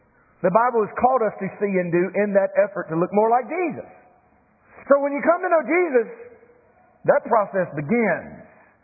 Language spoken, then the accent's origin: English; United States; when I was a kid, I would hear adults around me in circles that I ran in the very rural community that I grew up in Cleveland County.